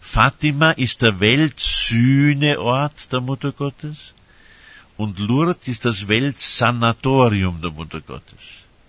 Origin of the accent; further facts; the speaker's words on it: Vienna, Austria; Ich bin ein Wiener